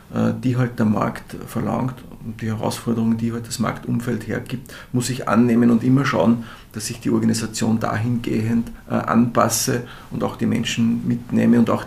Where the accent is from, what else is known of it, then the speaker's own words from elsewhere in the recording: Upper Austria, Austria; Ich bin ein gebürtiger Mühlviertler, das kann ich wissen.